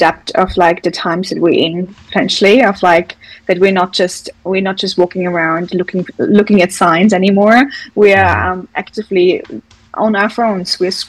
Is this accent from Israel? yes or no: no; Austria; English is a second language; I'm originally from Austria, as you can maybe hear from the accent.